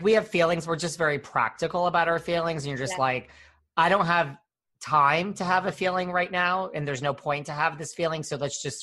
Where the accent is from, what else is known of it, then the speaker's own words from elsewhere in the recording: Connecticut, United States; I mean, I'm from Connecticut, like same thing.